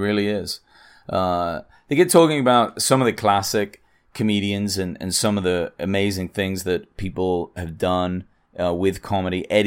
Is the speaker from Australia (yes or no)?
no; England, United Kingdom; now in United States; I know I'm English, so coming from me doesn't mean as much, and maybe I shouldn't be saying it, but I've lived in the US a long time. I'm a citizen.